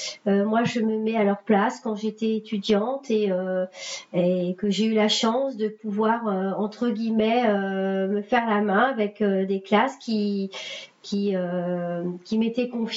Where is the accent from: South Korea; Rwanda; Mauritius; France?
France; Île-de-France; Je viens de la région parisienne et voilà, j'ai souhaité enseigner